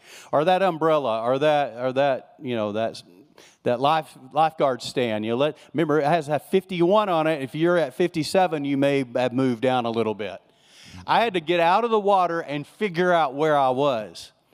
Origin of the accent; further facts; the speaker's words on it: Texas, United States; now in California, United States; I grew up in West Texas. There wasn't any waves to ride in West Texas. There were no oceans. I think I had been down to the coast, the Gulf, probably three or four times in my lifetime. And here we were, we move out to Southern California.